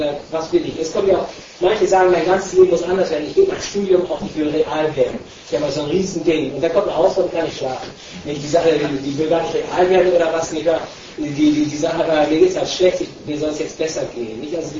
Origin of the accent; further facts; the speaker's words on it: Frankfurt, Hesse, Germany; Ich komme hier aus Frankfurt